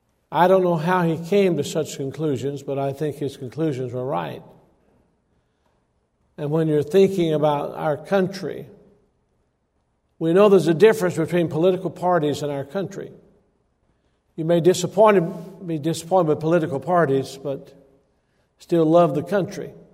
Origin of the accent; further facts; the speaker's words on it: Alabama, United States; born there; now in Tennessee, United States; Well, I was born in Alabama, but I got to Tennessee as quickly as I possibly could.